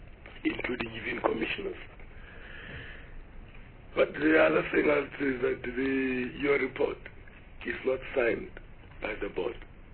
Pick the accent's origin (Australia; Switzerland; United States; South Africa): South Africa; Polokwane, Limpopo; I'm from Polokwane. I'm from Limpopo.